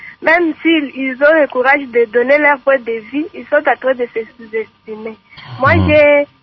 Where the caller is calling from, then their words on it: Aru, Ituri, DR Congo; Ici, chez nous, à Arou, nous avons une radio qui émet.